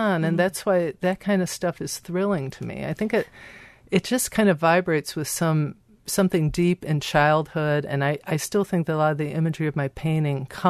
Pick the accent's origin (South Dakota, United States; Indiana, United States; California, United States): Indiana, United States; Gary; I grew up in Gary, Indiana.